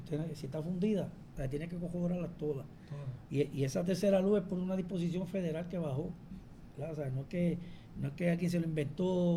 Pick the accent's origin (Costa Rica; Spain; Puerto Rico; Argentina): Puerto Rico; Jayuya; Llevo muchos años en esta área. Soy natural de Jayuya. Vivo en Utuado. Tengo una casa en Ajunta.